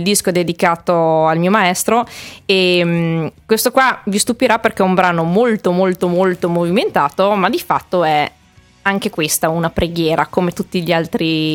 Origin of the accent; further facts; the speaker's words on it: Bolzano, Trentino-Alto Adige, Italy; sono di Bolzano, nata a Bolzano